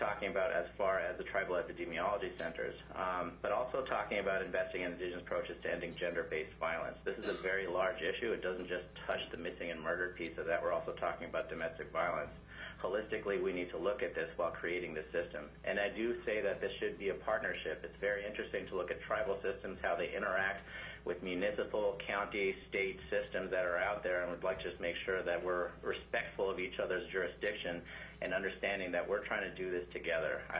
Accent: Bethel, Alaska, United States; And I know from growing up in Bethel, the VPSO and the VSO system that we have in the villages is one that's a little suspect.

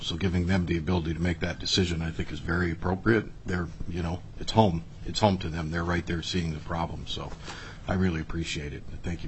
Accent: Healy, Alaska, United States; We don't consider at least my hometown of Healy to be remote at all.

